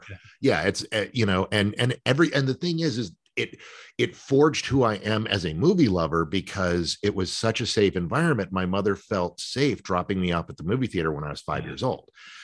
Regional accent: San Antonio, Texas, United States; also born or lived in Michigan / New York / Arizona; I got to live in Michigan and New York and Arizona. And I was born here in Texas.

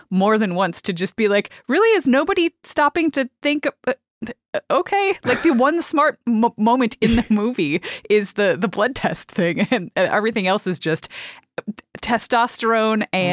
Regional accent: Canada; as a Canadian

